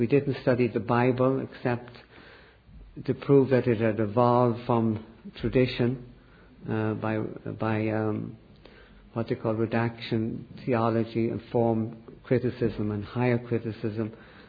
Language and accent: English; Dublin, Leinster, Ireland; I grew up in Dublin, Ireland, a very devout Catholic family where we prayed the rosary and did all the Catholic things, and I was trained by the Jesuits.